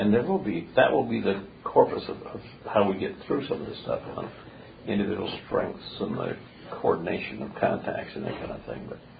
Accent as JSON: {"language": "English", "region": "California", "country": "United States", "tie": "born or raised there", "also_born_or_lived": "Oklahoma", "said": "I grew up down in Southern California, so you have some earthquake experience, though, still. Lived in Oklahoma for a while, too"}